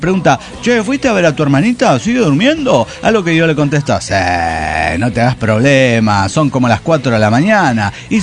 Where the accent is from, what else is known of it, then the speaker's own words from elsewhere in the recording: Córdoba, Argentina; continúo ahora que estoy en Córdoba Capital, mi ciudad natal.